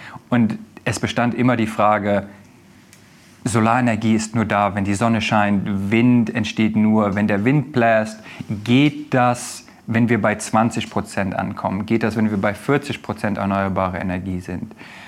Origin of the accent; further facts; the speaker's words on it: Berlin, Germany; now in United States; Ich bin ursprünglich Berliner, bin aber seit fast 12 Jahren in den Vereinigten Staaten